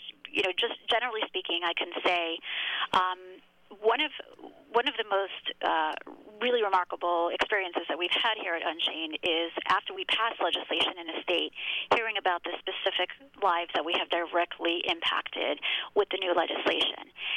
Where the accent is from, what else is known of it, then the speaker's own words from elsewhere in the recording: New York City, New York, United States; So I grew up in New York City, and but it was in a very insular religious community where forced marriage and child marriage are very much the norm.